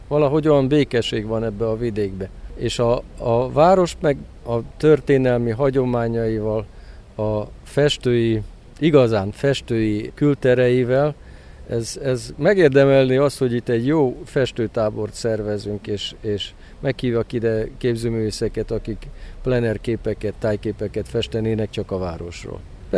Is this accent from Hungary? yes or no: no; Zakarpattia Oblast, Ukraine; Hát igen, kisebbségi magyar vagyok ott Kárpátalján, Ukrajnában